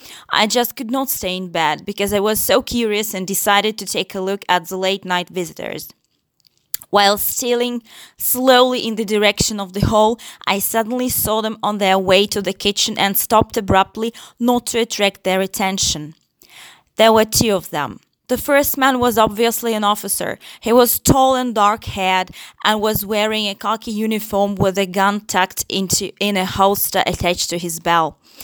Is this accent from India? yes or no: no; Ukraine; I'm from Ukraine.